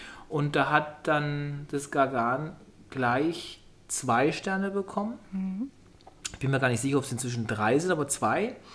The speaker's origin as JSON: {"language": "German", "region": "Berlin", "country": "Germany", "said": "wobei wir als Berliner sind wir da ja auch relativ"}